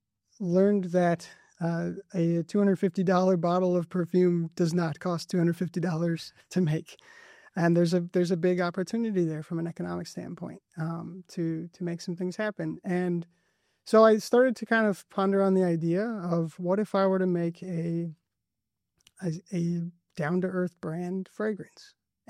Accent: Appleton, Wisconsin, United States; from Appleton, Wisconsin. Happy to be here.

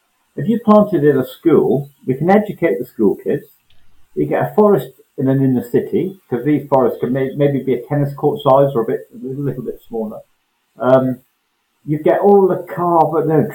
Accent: Scotland, United Kingdom; now in London, United Kingdom; I shouldn't say that being a Scotsman. I do. I've been here long enough.

